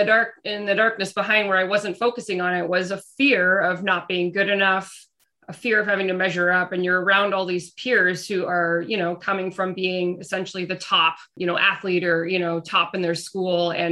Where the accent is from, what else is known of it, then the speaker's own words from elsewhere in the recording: Burlington, Ontario, Canada; You know, I grew up in Burlington, Ontario. I was at Nelson High School.